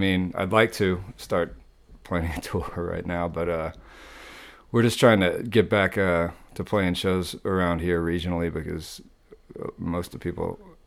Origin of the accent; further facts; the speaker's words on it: Katy, Texas, United States; also born or lived in New Jersey; But I grew up there in Katy, outside of Houston, until I was 18.